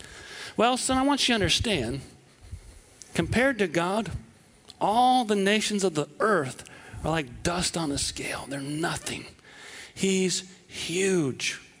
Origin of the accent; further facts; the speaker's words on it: Wisconsin, United States; And we're in Iowa. I grew up in southwest Wisconsin, about 2 hours from here. I'm not really from the South.